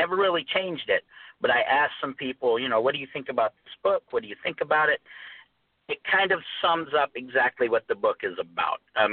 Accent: Phoenix, Arizona, United States; growing up, I grew up in South Phoenix, and it was considered, you know, the bad part of town.

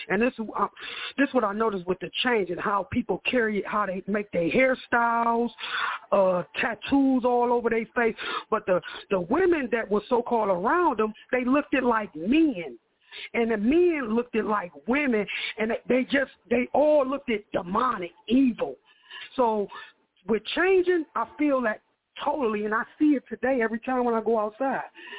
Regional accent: United States; I'm from the United States of America. I went to the GOCC church in Las Vegas

